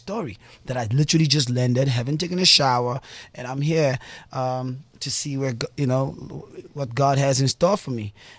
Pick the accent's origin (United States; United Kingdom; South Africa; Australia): South Africa; I'm from South Africa.